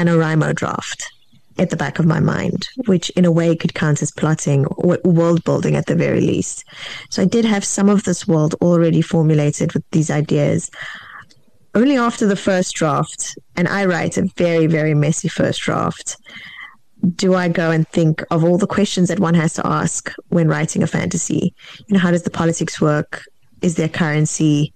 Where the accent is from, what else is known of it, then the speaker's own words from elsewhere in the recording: South Africa; I grew up in South Africa.